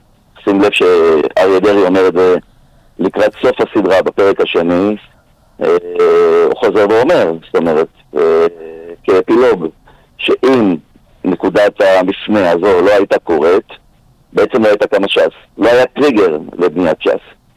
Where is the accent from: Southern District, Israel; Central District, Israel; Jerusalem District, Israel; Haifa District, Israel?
Central District, Israel; Ra'anana; קריית שרת של שנות ה-70 וה-80, זה השנים שאני גדלתי שם, הייתה בעצם מחוז נפרד לגמרי. זאת אומרת, זה לא היה רעננה, זה היה בפריפריה בתוך עיר מרכזית ואפילו מסגשגת.